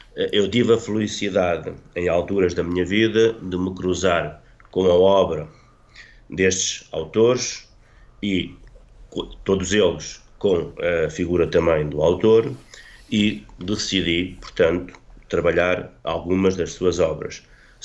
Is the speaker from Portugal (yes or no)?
yes; Vimioso, Norte, Portugal; porque eu sou natural de Vimioso, Argozelo, e comecei a lecionar aqui nas escolas secundárias no distrito de Bragança